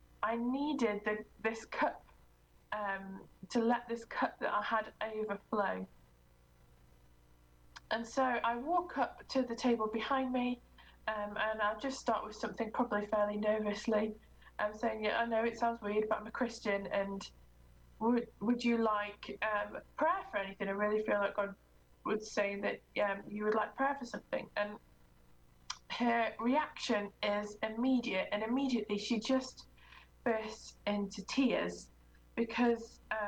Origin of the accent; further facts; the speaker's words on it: United Kingdom; But being very British, I did the only reasonable option and ignored that request